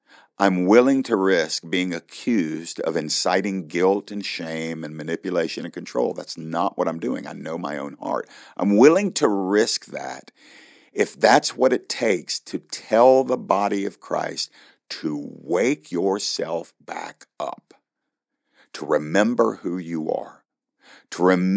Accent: Georgia, United States; you can watch every Tuesday night on WATC Channel 57 here in my home state of Georgia.

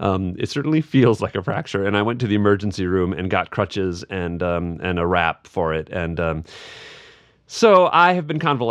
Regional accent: Lake Mills, Wisconsin, United States; Oh, she lives in Lake Mills, so my hometown.

